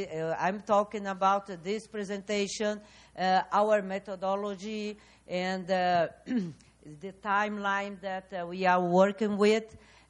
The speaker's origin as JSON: {"language": "English", "country": "Brazil", "said": "So I'm from Brazil. Brazil is a developing country, but I already been in the board."}